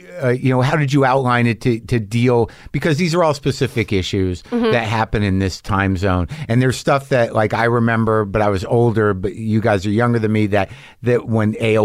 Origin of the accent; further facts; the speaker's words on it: Southwest, United States; I grew up in the Southwest, and there was Icy's.